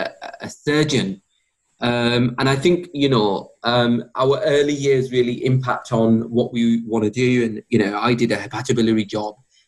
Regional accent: Yorkshire and the Humber, United Kingdom; One of the reasons that I moved back to Yorkshire was because my hometown, my mum wanted me home.

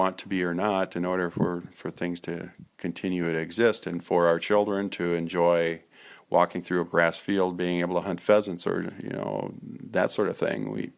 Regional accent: Walker, Minnesota, United States; I grew up fishing. I grew up in Walker, Minnesota, on Leech Lake

